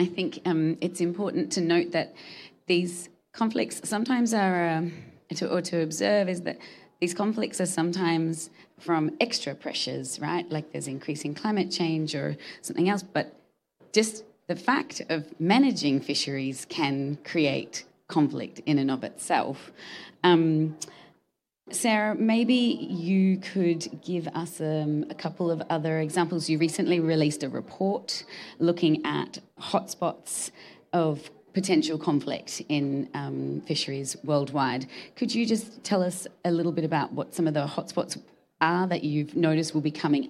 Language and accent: English; Australia; I'm from Australia